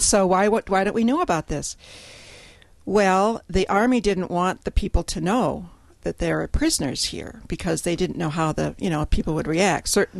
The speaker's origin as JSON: {"language": "English", "town": "Menominee", "region": "Wisconsin", "country": "United States", "tie": "born or raised there", "said": "Yes, I was. I was born and raised in Menominee."}